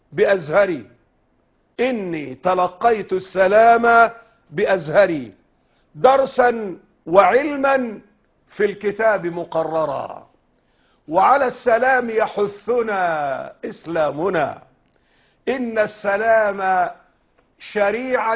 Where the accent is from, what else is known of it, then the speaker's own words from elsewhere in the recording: Damietta, Damietta Governorate, Egypt; وعندنا في دمياط أيضا كليات قائمة الآن للطب وللصيدلة